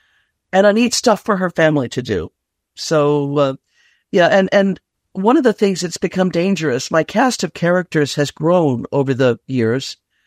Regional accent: Yorktown, Virginia, United States; I started off the first couple of books in my hometown of Yorktown, Virginia.

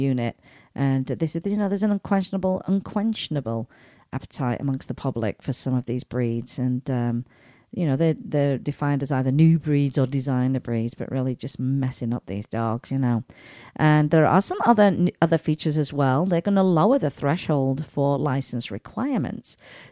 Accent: Sheffield, Yorkshire and the Humber, United Kingdom; It first started in my hometown of Sheffield.

